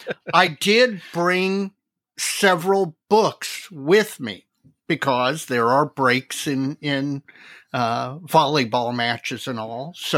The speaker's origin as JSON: {"language": "English", "town": "Huntington", "region": "West Virginia", "country": "United States", "tie": "born there", "said": "Now, I was born in Huntington, West Virginia, so I can diss my birth state"}